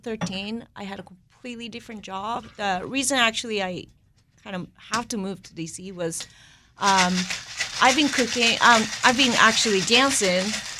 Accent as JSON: {"language": "English", "town": "Kobe", "region": "Hyogo", "country": "Japan", "tie": "born or raised there", "second_language": "English", "lives_now": "Washington, United States", "said": "I grew up in Kobe, Japan. My family has 89 years old liquor store, bar, restaurant."}